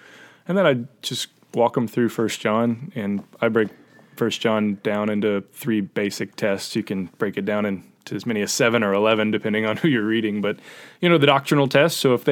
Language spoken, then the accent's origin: English; Tennessee, United States; I grew up in Tennessee, and it's a very Christianized culture where everyone goes to church.